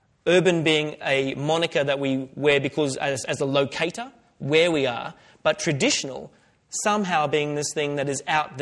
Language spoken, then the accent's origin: English; Woodridge, Queensland, Australia; I grew up in Woodridge, which is an outer suburb of Brisbane, but the family come from Stradbroke Island.